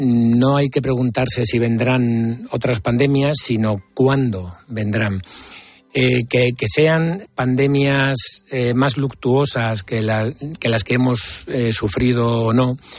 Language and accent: Spanish; Hannover, Lower Saxony, Germany; also born or lived in Heidelberg; la Hannover de mi infancia como emigrante en la Prusia profunda en los años 70, con mucha mano de obra española, yugoslava y turca